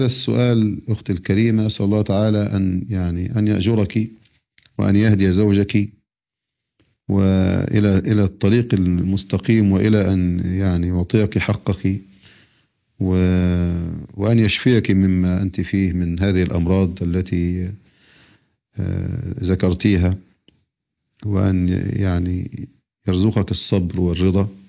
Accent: Egypt; وقت الفجر عندنا في مصر وقت صحيح

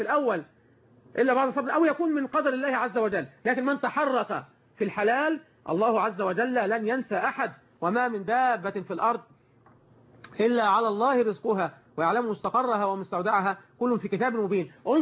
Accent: Egypt

